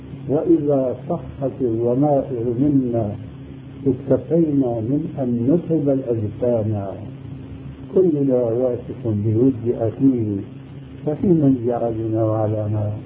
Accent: Syria; عندنا في سوريا الجنبرة يعني ناظر معروف هذا أو راسور أو ما أدري إيش اسمه عندكم جنبرة.

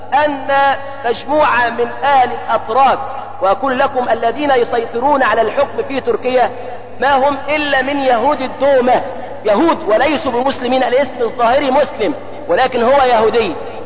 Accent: Egypt; ونحمد الله أننا عندنا في مصر والحمد لله أن نسبة الحجاب مرتفعة في مصر

